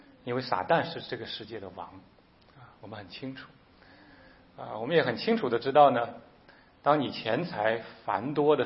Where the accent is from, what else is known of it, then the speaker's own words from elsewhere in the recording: China; 我们都中国人，我们从小要受的教育要奋斗